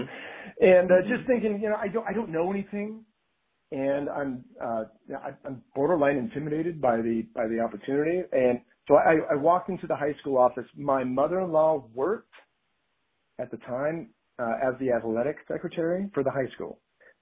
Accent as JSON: {"language": "English", "town": "Clarkston", "region": "Washington", "country": "United States", "tie": "born or raised there", "said": "So I grew up in Clarkston, Washington, and during high school, loved playing ball"}